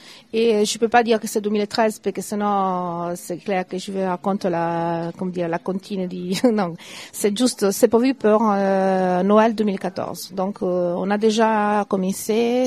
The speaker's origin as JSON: {"language": "French", "country": "Italy", "said": "vu que je suis italienne, c'est plus un côté flamand."}